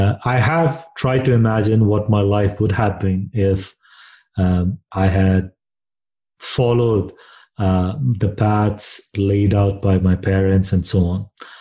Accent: India; growing up in India

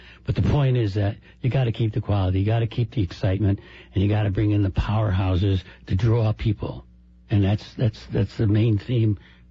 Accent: Hartford, Connecticut, United States; Downtown Hartford is in my heart. I was born and raised in Hartford, and I'll do anything for the city of Hartford.

